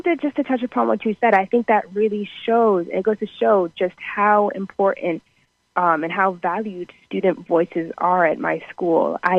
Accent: Ghana; also born or lived in United Kingdom; So I was born in the United Kingdom, and then my family actually moved to Ghana, where we were originally from. So I grew up in Ghana with my aunts and my uncles and my family there.

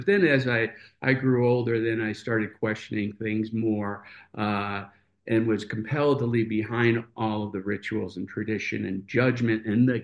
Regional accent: Chicago, Illinois, United States; I was raised as Protestant in Chicago area.

